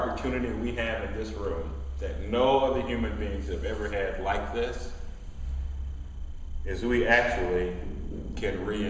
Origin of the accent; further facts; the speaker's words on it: Cleveland, Ohio, United States; I learned to do that growing up in Cleveland, Ohio